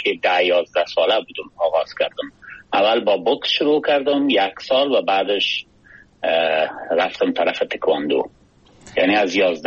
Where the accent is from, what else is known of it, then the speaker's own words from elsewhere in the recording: Kabul, Afghanistan; born there; من دقیقاً 56 سال پیش در یک خانواده فرهنگی در کابل زاده شدیم